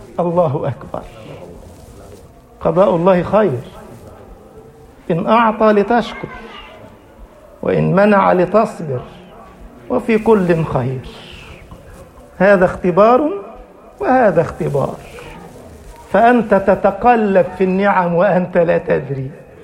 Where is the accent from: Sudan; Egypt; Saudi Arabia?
Egypt; واجعل بلدنا مصر أمنا أمانا، سخاء رخاء